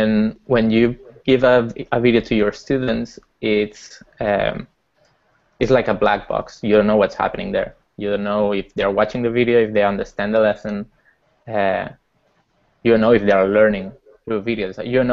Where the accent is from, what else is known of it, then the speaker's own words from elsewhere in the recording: Barcelona, Catalonia, Spain; moved away as an adult; now in California, United States; I'm from Barcelona. I moved here to California to start Edpuzzle a year ago.